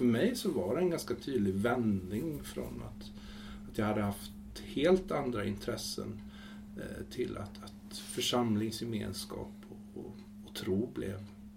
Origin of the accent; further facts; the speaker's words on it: Jönköping, Jönköping County, Sweden; Fastän jag kommer från Jönköping där man kan tro att var och varandra är fri.